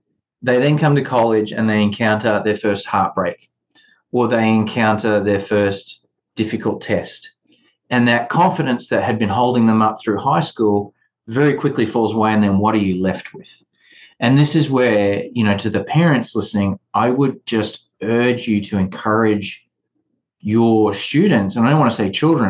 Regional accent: Australia; now in United States; growing up in Australia, this idea of resume stuffing was not what it is here.

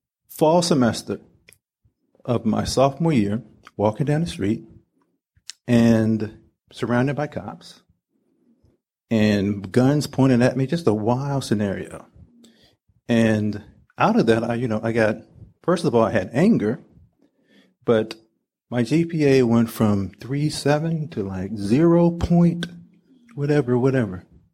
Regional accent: the South, United States; So I remember, I grew up in the South, asking, why is Robert E. Lee, what is that guy famous for?

